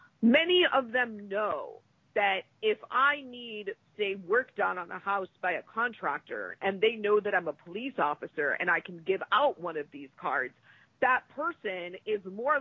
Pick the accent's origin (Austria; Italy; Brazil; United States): Italy; I'm from Italy. I know what it means to have corruption that is in your face.